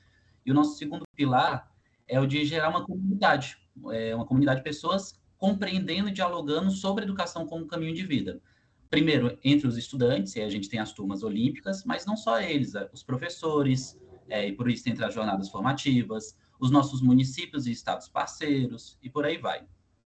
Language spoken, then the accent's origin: Portuguese; Jijoca de Jericoacoara, Ceará, Brazil; A gente nasceu no Nordeste, os fundadores, eu e o Vitor, somos cearenses. Eu sou de Jijoca, de Jericoacoara. Jericoacoara é bem conhecido pela praia, mas é uma cidade de 18 mil habitantes do interior do Ceará.